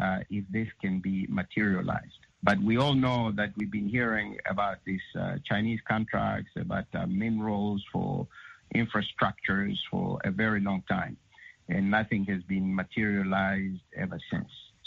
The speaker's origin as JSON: {"language": "English", "town": "Bukavu", "region": "South Kivu", "country": "DR Congo", "tie": "born or raised there", "said": "including my hometown of Bukavu"}